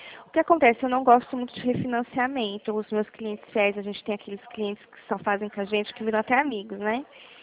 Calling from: Dracena, São Paulo, Brazil; Eu falo aqui de Dracena

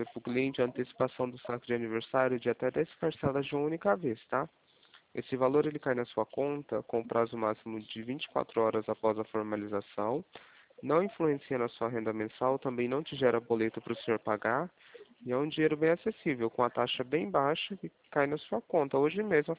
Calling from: São Paulo, Brazil; Eu falo aqui da estado de São Paulo.

